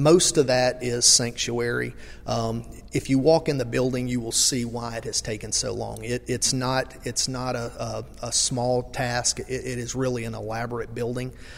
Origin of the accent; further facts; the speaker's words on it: Ocean Springs, Mississippi, United States; I was born and raised in Ocean Springs. I've been connected to Biloxi my whole life. I've lived over here since I was about 18 years old.